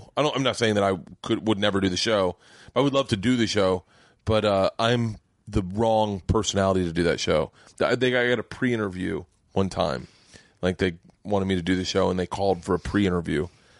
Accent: Florida, United States; I grew up in Florida

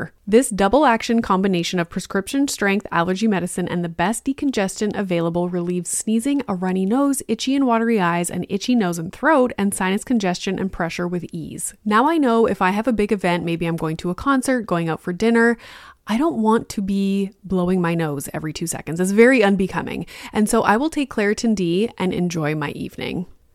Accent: Ontario, Canada; and I grew up in Northern Ontario, which is like 10 times worse with regard to resources and specialists and whatnot.

